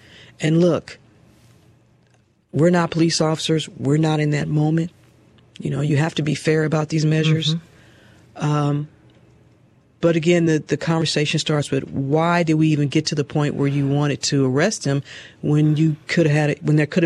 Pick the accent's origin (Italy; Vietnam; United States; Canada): United States; St. Louis, Missouri; I'm not from Atlanta, I'm from St. Louis.